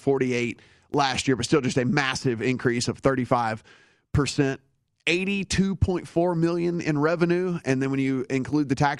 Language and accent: English; the South, United States; I'm not from the East Coast, though. You know, I mean, like, you probably knew it because you grew up over there or whatever. But, yeah, I mean, I'm from the South.